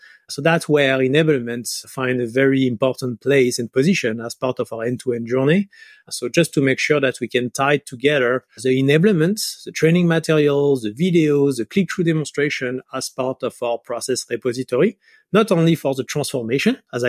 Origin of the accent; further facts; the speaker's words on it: France; accent: French; English is a second language; now in Montreal, Canada; I'm based in Montreal, Canada. As you can hear from my accent, I come from France.